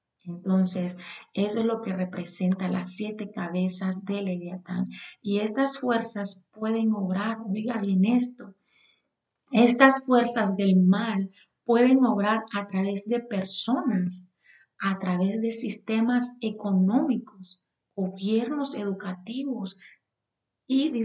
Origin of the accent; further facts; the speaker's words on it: Nicaragua; Por ejemplo, yo soy de Nicaragua